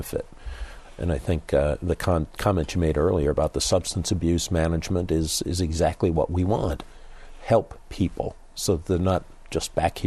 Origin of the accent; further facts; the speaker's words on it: New York, United States; born there; I mean, I was born in New York, and New York City sort of dominates the discussion in the state and pretty much the rest of the state.